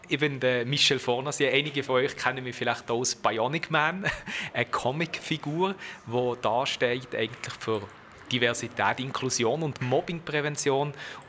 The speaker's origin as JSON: {"language": "German", "town": "Düdingen", "region": "Fribourg", "country": "Switzerland", "tie": "born or raised there", "said": "Sehr behütet aufgewachsen im Kanton Freiburg in Düdingen mit einem jüngeren zweihändigen Bruder."}